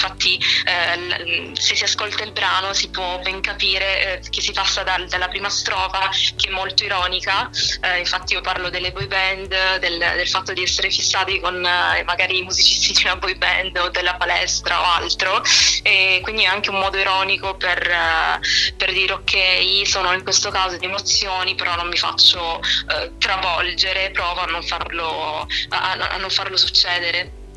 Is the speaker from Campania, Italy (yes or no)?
no; Altamura, Apulia, Italy; now in Milan, Italy; io sono di Altamura in provincia di Bari, quindi sono super pugliese, così come già anticipato, solo che ormai vivo a Milano da 3 anni